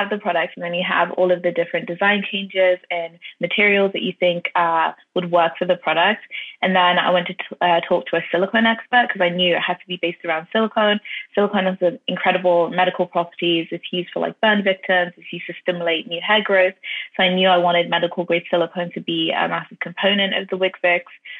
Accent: Ireland; also born or lived in London, England; London born, but I was raised in Ireland as well.

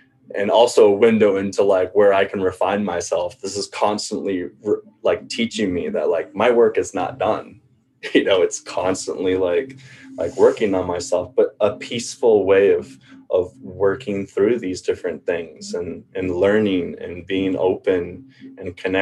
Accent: Guatemala; I'm an American, you know, grew up in Guatemala

